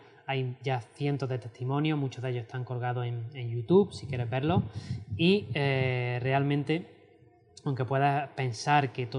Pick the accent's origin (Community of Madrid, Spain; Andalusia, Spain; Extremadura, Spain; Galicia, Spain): Andalusia, Spain; Albolote; estaba en la banda de música de Albolote, de mi pueblo